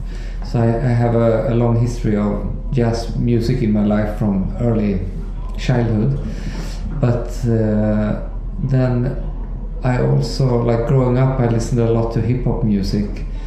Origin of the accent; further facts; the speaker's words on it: Sweden; English is a second language; Yeah, I'm from Sweden.